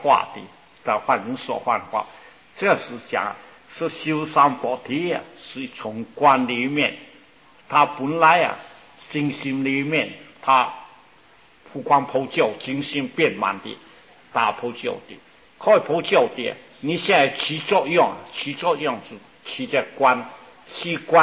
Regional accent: China; 我们中国人啊，为了表示他有三

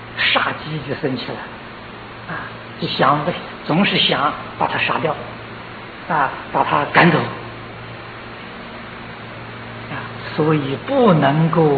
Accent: Taiwan; 我们台湾人吃的肉食世界第一啊

